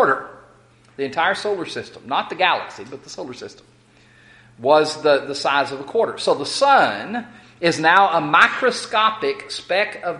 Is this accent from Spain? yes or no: no; Odessa, Texas, United States; now in Fort Worth, United States; I'm from West Texas and in Odessa, and while Odessa itself was a city and the lights of the city obscured some of the sky, it still was a pretty impressive sky.